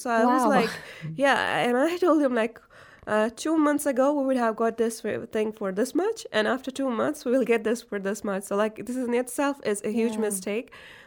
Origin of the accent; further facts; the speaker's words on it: India; Like, for example, like I come from India, and in those cultures